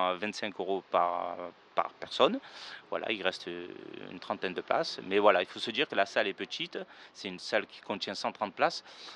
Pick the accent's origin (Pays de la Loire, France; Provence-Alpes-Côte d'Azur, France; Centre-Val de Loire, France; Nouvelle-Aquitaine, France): Provence-Alpes-Côte d'Azur, France; Marseille; moved away as an adult; now in Cannes, France; je suis parti de Marseille dans les années 2000. J'ai voulu vivre ici, dans cette vie de Cannes